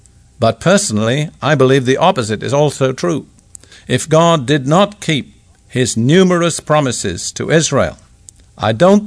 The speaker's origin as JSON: {"language": "English", "country": "United Kingdom", "said": "I'm British."}